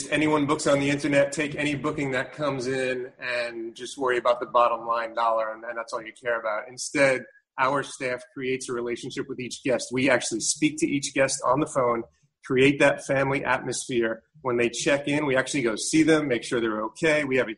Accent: New York City, New York, United States; I grew up in New York City and I did the traditional path of go to college

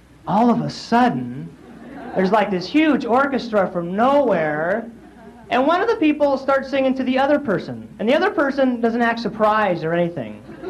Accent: Sacramento, California, United States; So I'm originally from Sacramento, and I come back all the time.

